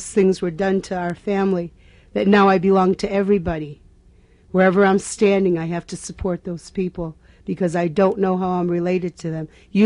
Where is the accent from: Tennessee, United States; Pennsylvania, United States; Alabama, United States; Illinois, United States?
Illinois, United States; Chicago; born or raised there